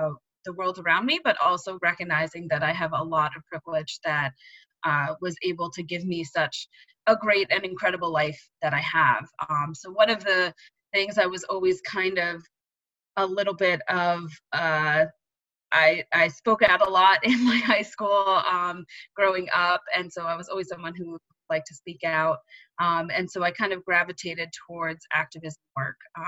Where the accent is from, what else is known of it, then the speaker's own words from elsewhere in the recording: New Jersey, United States; Well, I grew up in New Jersey, so not too far from New York. And I grew up as a daughter of Spanish immigrants.